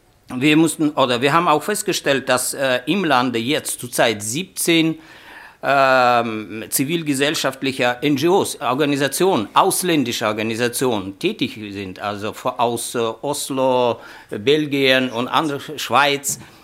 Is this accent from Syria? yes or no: yes; Syria; German is a second language; Zuerst sind wir alle Syrer und danach.